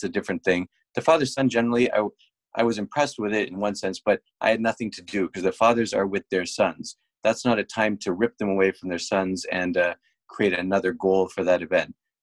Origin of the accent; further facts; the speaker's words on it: Canada; now in United States; I'm a Canadian, so I have no interest in football